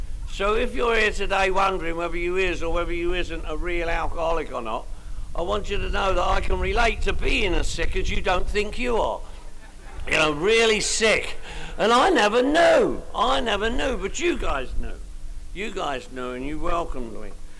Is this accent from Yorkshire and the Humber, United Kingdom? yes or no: no; London, United Kingdom; I'm from London, England. You probably picked up on that, right? This is the way I speak. Alcohol didn't do this to me, you know what I mean? I'm from Northwest London, and where I come from, everybody drinks.